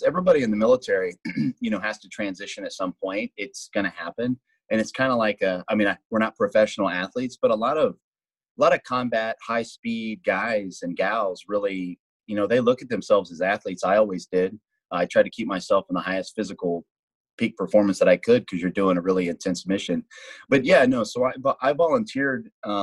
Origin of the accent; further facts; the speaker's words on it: Texas, United States; moved away; I'm originally from South Texas, Texas. So I guess there's a piece of me that's an independent spirit. I'm a Texan through and through